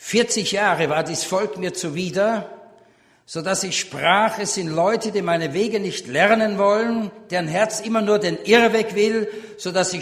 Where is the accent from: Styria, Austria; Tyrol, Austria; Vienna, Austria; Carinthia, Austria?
Vienna, Austria; moved away as an adult; now in Germany; Ich bin Österreicher, Wiener, die reden so breit. Meine Frau ist Schweizerin und seit 82 wohne ich in Deutschland